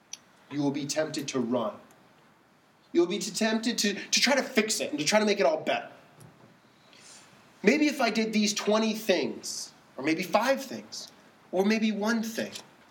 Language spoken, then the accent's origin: English; Dallas, Texas, United States; I grew up in Dallas, and in Dallas, we had to have tornado warnings and tornado drills.